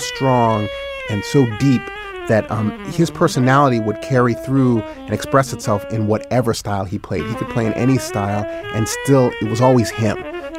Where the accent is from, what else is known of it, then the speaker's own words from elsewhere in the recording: Berkeley, California, United States; He lived in New York, and I grew up in Berkeley, California.